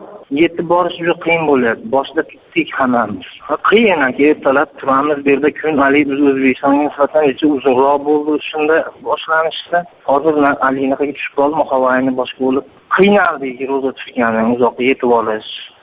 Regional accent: Rishton, Fergana Region, Uzbekistan; now in Balashikha, Russia; biz hozir Rossiyada ishlayapmiz, qishloqdan 28 kishimizda. … Farg'onadanmiz. Farg'ona viloyatidan, Rishtondan.

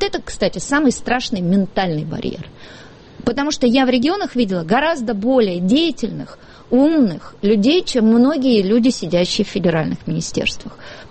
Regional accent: Moscow, Russia; Мы, москвичи, теперь будем диктовать, что мы хотим от властей этого города.

